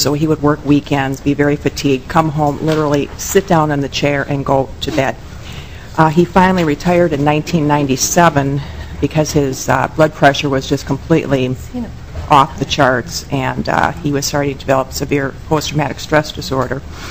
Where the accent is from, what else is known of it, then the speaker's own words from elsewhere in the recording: Burnsville, Minnesota, United States; I'm from Burnsville, Minnesota